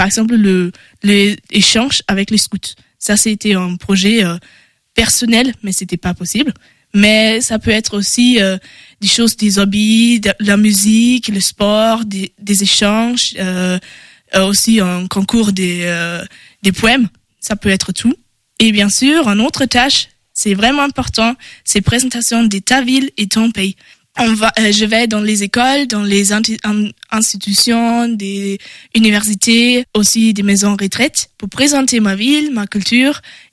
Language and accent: French; Germany; j'ai 20 ans et je viens de l'Allemagne